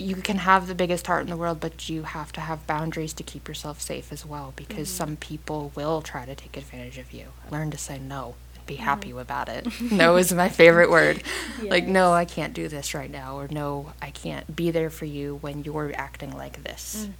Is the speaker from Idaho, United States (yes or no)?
no; Vermont, United States; But growing up in Vermont, really all you do is go mudding and you drink. There's not much to do up there.